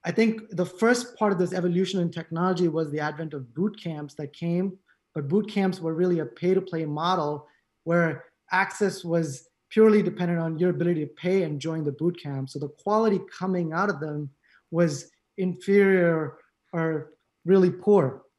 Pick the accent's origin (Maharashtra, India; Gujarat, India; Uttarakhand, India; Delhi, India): Delhi, India; New Delhi; English is a second language; now in United States; So I'm from India. So I came from New Delhi, India.